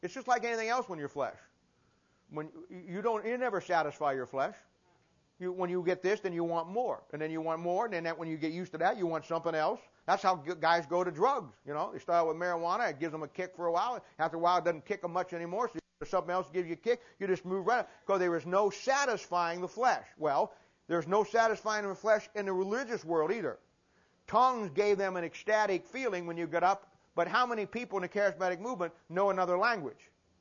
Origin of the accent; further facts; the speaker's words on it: Ohio, United States; I'm from Ohio originally.